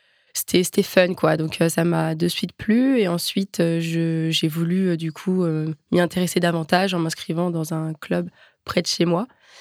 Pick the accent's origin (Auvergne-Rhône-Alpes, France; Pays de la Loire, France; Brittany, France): Pays de la Loire, France; Nantes; moved away as an adult; Après mon bac, du coup, j'ai déménagé de Nantes. J'ai quitté mes proches et ma famille